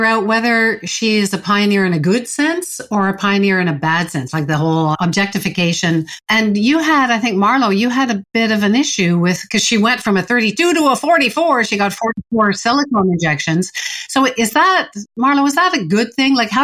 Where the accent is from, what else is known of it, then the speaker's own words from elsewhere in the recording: Canada; we're Canadian.